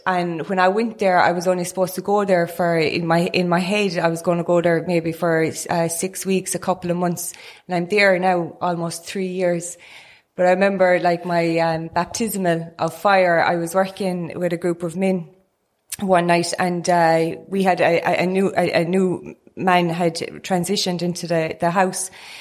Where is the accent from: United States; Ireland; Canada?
Ireland; Newcastle West, Munster; I'm from Newcastle West.